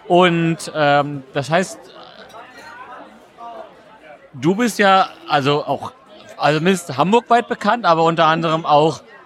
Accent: North Rhine-Westphalia, Germany; wie die Leute im Ruhrgebiet aus meiner Heimat sagen

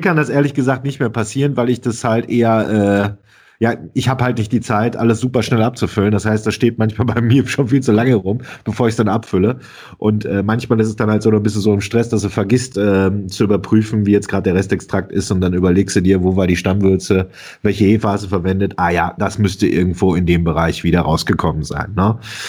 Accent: Dortmund, North Rhine-Westphalia, Germany; also born or lived in Bochum; Und als Hausmarke haben wir ja hier als Dortmunder

